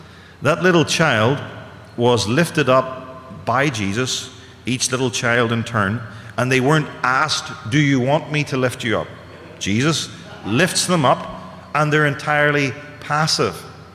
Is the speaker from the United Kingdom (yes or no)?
yes; United Kingdom; I come from the United Kingdom, so I ask for your forgiveness for my lapse of speech.